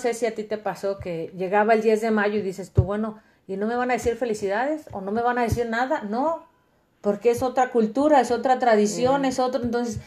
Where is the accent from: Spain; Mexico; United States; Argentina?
Mexico; moved away; yo crecí pues en México, casi pues más de la edad que tengo ahorita, más de la mitad, la viví en México y es muy diferente la vida en México que aquí